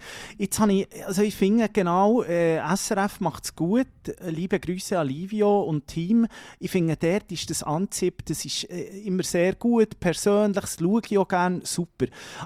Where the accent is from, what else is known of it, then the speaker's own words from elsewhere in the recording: Colombia; Bogota, in meinem Heimatland.